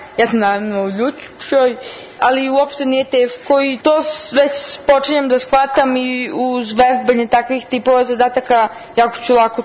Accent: Sombor, Vojvodina, Serbia; dolazim iz Sombora, iz osnovne škole Dositej Obradović.

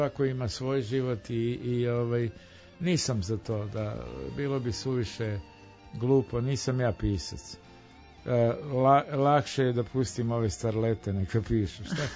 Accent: Kragujevac, Šumadija, Serbia; born there; now in Belgrade, Serbia; Moj rodni grad. Na Lepenici.

